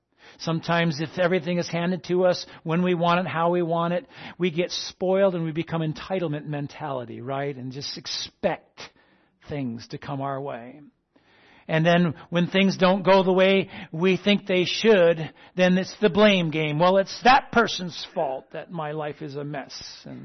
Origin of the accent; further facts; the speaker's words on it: New England, United States; I grew up in New England. And I know all about snow and cold and ice and plowing and shoveling and salting